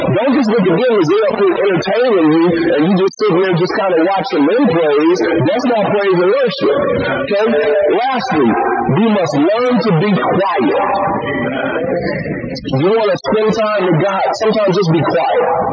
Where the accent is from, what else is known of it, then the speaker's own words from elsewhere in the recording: Topeka, Kansas, United States; Well, I'm from Topeka, Kansas. Kind of long way from here. So, like I said, I played basketball. Basketball brought me to Texas.